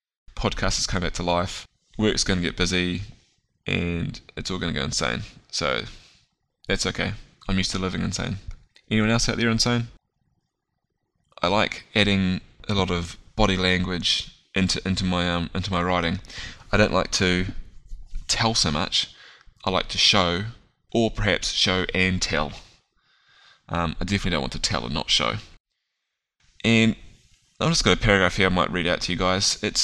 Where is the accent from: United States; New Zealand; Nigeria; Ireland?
New Zealand; I've always been proud of being a New Zealander. Mum's English, but you know, I live in New Zealand, I'm really proud